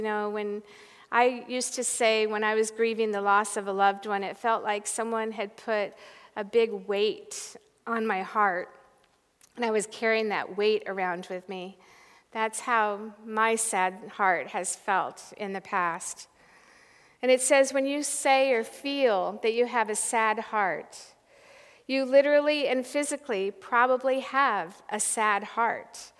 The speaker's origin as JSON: {"language": "English", "region": "Iowa", "country": "United States", "tie": "born or raised there", "said": "even though growing up in Iowa, we were taught to be stoic"}